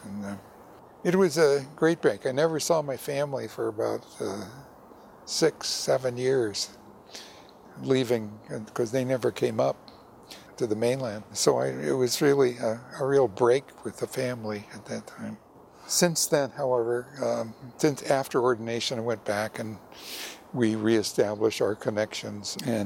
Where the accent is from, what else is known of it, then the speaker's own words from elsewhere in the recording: Hawaii, United States; also born or lived in Boston; I'm originally from Hawaii, although I wasn't born there. My mother and dad were going to school in Boston, Massachusetts, and I was born there.